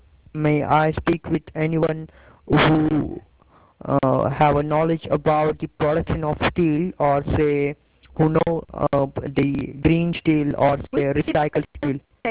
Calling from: India; and I am calling from India.

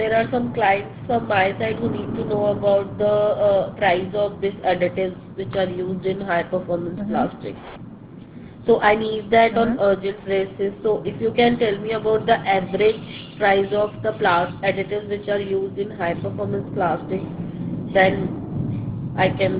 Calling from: India; I'm calling from India.

